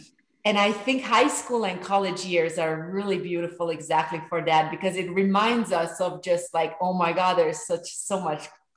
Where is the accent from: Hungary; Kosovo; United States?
Hungary; I'm from Hungary.